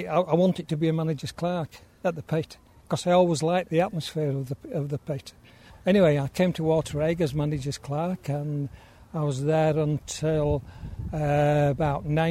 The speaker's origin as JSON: {"language": "English", "town": "Swillington", "region": "Yorkshire and the Humber", "country": "United Kingdom", "tie": "born there", "said": "I was born in Swillington"}